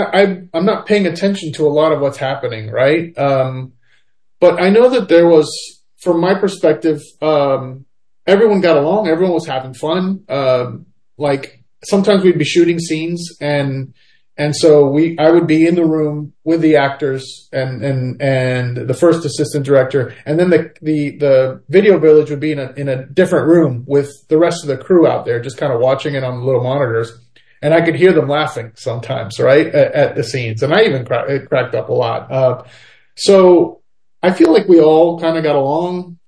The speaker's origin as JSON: {"language": "English", "town": "Tampa", "region": "Florida", "country": "United States", "tie": "born or raised there", "said": "Yeah. Well, you know, I am partial to Tampa because I grew up here. And I was born here in Barco, which is on the outskirts of Tampa. But I was raised here."}